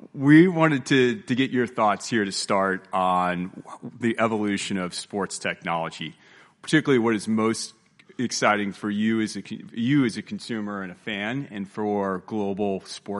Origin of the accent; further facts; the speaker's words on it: Dallas, Texas, United States; So I grew up in Dallas, so the Mavericks are at least